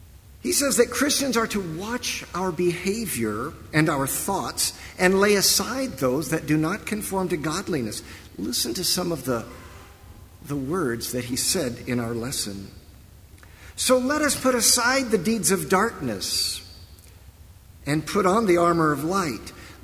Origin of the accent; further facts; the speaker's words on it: Oklahoma, United States; He came from Oklahoma, and I was from Oklahoma.